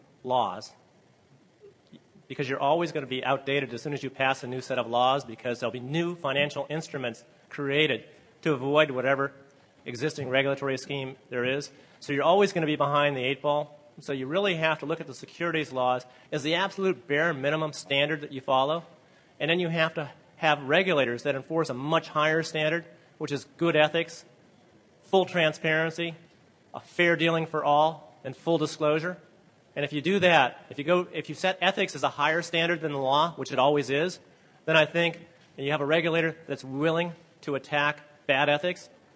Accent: Erie, Pennsylvania, United States; and it happened in my hometown of Erie, Pennsylvania, the same thing with the municipal securities fraud.

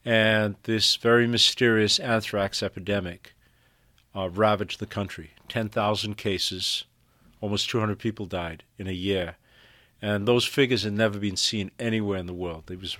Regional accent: Zimbabwe; the largest outbreak of anthrax in modern history took place in my home country of Zimbabwe

